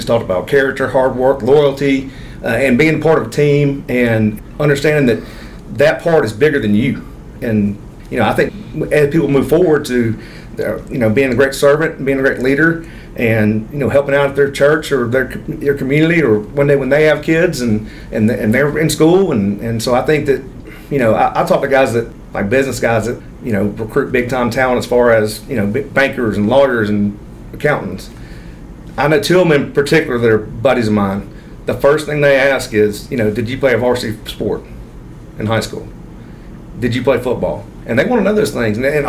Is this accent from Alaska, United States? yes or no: no; Birmingham, Alabama, United States; I grew up in Birmingham and played for some great coaches there.